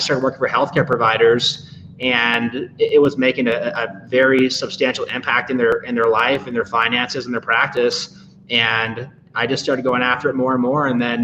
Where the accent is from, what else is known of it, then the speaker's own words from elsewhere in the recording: Michigan, United States; Yeah, so I grew up in Michigan, and I took a little bit of an unusual career path.